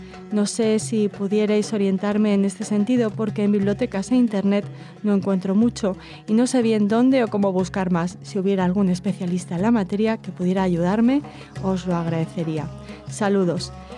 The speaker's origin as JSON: {"language": "Spanish", "town": "Burgos", "region": "Castile and León", "country": "Spain", "said": "Sé que mis ancestros son de la zona de Burgos, La Rioja y Soria. Yo mismo soy de Burgos"}